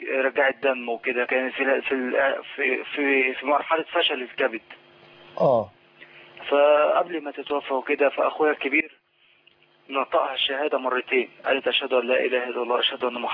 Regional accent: Alexandria, Alexandria Governorate, Egypt; أنا عندنا في اسكندرية

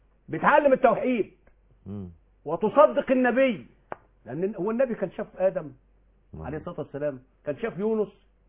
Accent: Mansoura, Dakahlia, Egypt; انا يعني من المنصورة وما كانش عندي وقت اروح

